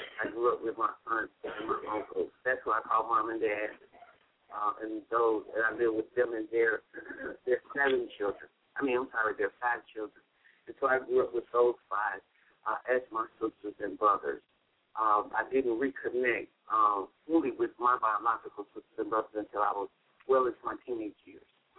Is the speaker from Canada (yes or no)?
no; Chicago, Illinois, United States; Yes, I am from Chicago, Illinois. I am the youngest of eight children.